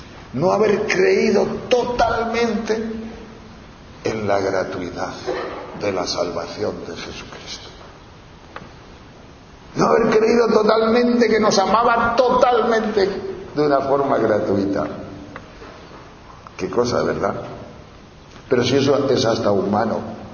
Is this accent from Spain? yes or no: yes; Tejerina, Castile and León, Spain; Yo que soy de Tejerina, sí sé lo que son ortigas.